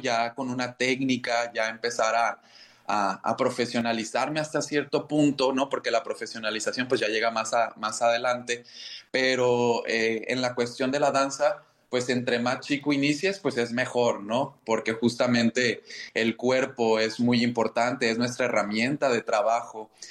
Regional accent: Los Cabos, Baja California Sur, Mexico; also born or lived in Mazatlán; yo soy originario de Sinaloa, nacido en Mazatlán, Sinaloa, pero yo siempre he dicho que soy de aquí, de Los Cabos, de Baja California Sur, porque crecí desde los primeros años, ¿no? Prácticamente aquí me crié.

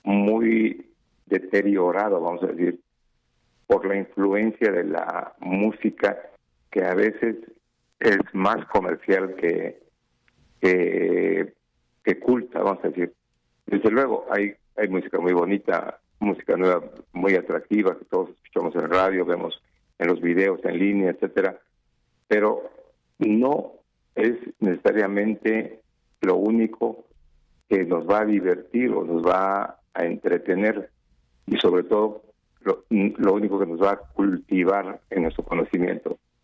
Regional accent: Mietitlán, Veracruz, Mexico; born there; Yo nací en Mietitlán, Veracruz

